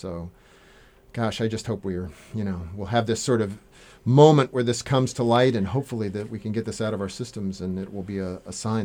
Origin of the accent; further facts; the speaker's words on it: California, United States; also born or lived in US South; I must confess, I grew up in California, y'all probably know, and I had never seen that until I actually moved to the East Coast and lived in the South